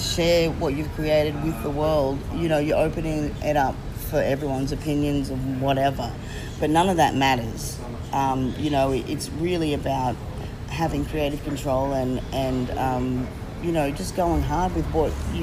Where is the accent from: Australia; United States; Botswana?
Australia; Newcastle, New South Wales; now in Cairns, Australia; I am based in Cairns. I grew up in Newcastle, but I live back in Cairns again now. My mob's Cubby Cubby from Southeast Queensland.